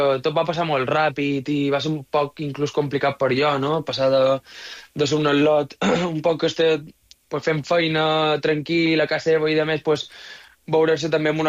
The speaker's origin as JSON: {"language": "Catalan", "region": "Balearic Islands", "country": "Spain", "said": "tinc que veure en la meva illa a Mallorca i poder estar, pues, amb la meva família a casa"}